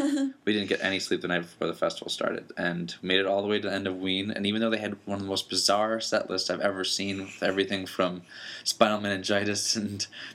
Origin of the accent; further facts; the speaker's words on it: Austin, Texas, United States; And I'd be like, we're from Austin.